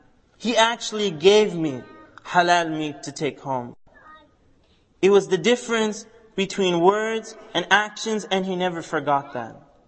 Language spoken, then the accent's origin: English; the Prairies, Canada; When I was growing up in Canada, on the prairies, there weren't too many halal meat shops, or even halal meat restaurants and so on.